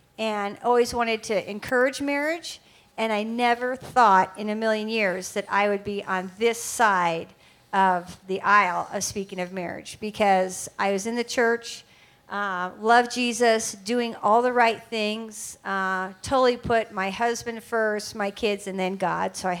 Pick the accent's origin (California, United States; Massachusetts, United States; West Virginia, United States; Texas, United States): California, United States; So born and raised in California. I'm back home. Woohoo, Bay Area.